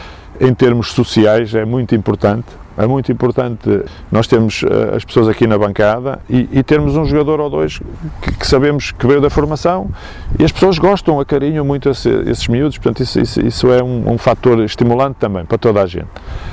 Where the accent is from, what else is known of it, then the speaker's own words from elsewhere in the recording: Portugal; como nós, portugueses, e que gostam de facto do futebol, do nosso futebol